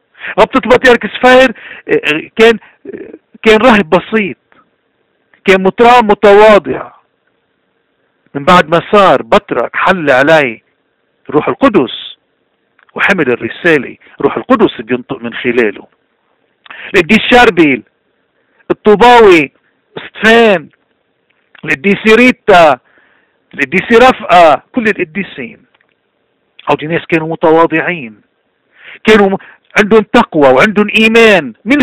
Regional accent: Lebanon; ونحن كلبنانيين ما منخاف إلا من اللي خلقنا

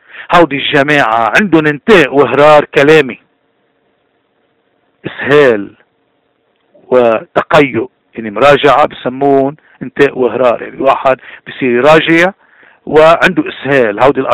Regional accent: South Governorate, Lebanon; أنا بنت الجنوب برمي لك الحجر

